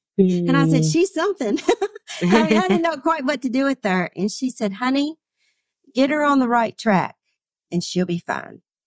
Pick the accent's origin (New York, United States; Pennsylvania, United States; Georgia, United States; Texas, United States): Georgia, United States; Atlanta; Well, growing up for me, I'm from South Atlanta, and fried chicken, homemade biscuits, all that good stuff, fresh vegetables in the summer.